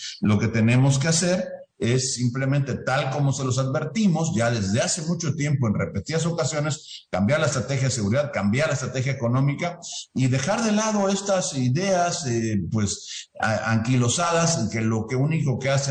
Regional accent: Veracruz, Mexico; El sur de México es de donde yo soy, de Veracruz

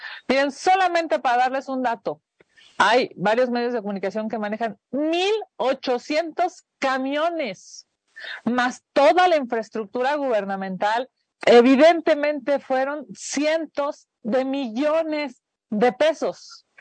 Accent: Mexico City, Mexico; lo digo como senadora chilanga

